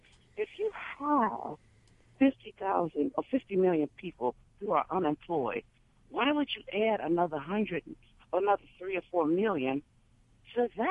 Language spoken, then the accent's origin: English; Chicago, Illinois, United States; now in Indiana, United States; I came from Chicago. I was considered the middle class. I was considered the middle class, making over $50,000. Then I came to Indiana with a wage of $11.50 an hour